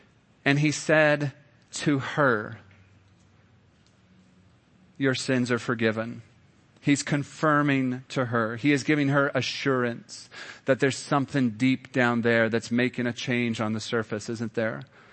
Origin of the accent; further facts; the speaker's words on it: Nebraska, United States; Growing up in Nebraska, we, as a family, we did the Niobrara River.